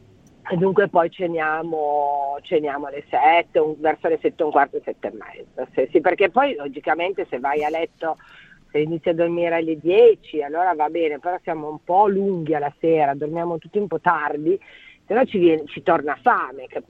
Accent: Turin, Piedmont, Italy; io sono del nord, come te, sono di Torino, sono non piemontese, però io in Piemonte ho sempre mangiato tardi

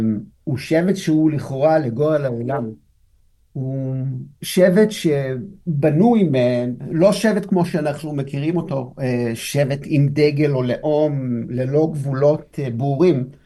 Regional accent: Netivot, Southern District, Israel; אני במקור מנתיבות, שזה 10 דקות מעזה. אז אני מכיר מלא אנשים, מכיר את הקיבוצים, מכיר את האזור

